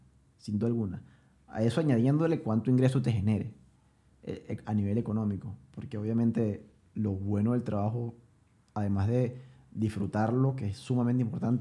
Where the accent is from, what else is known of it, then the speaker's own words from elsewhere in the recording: Venezuela; moved away; yo dejé de compartir con mi familia cuando me fui de Venezuela. Y gracias a mi trabajo puedo ayudar a mi familia en Venezuela.